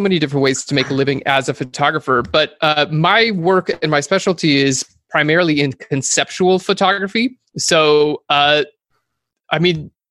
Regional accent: Kauai, Hawaii, United States; so I grew up on Kauai, Hawaii, which is not a very populated island.

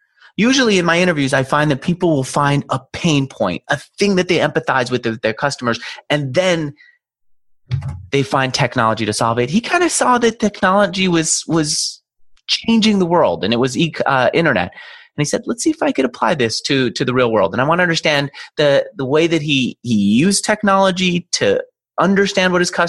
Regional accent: New York City, New York, United States; now in San Francisco, United States; If you listen to me, you probably already know I'm a New Yorker. I literally have never been in a pickup truck my whole life. I remember just loving that I could get around in cabs. I finally moved to San Francisco and I felt like I had to have a car.

